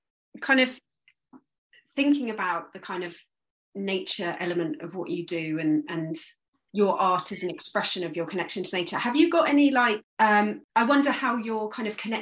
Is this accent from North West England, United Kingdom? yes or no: no; London, United Kingdom; I grew up in London. I feel very lucky to live down here now.